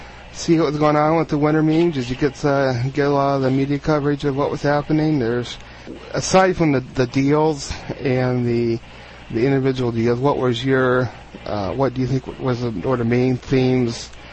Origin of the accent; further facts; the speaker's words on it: Urbana, Illinois, United States; I am your host … I'm from Urbana, Illinois.